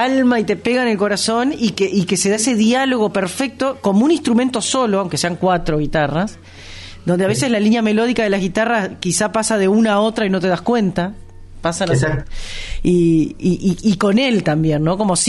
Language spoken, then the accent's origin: Spanish; Uruguay; es algo que lo tenemos en nuestro ADN como uruguayos, ¿no?